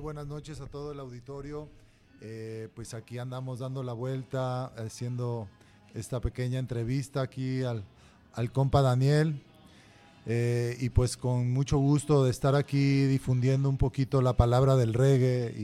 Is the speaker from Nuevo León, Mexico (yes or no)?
no; Guadalajara, Jalisco, Mexico; el Pato y yo, bajista y guitarrista y vocal, somos de aquí de Guadalajara.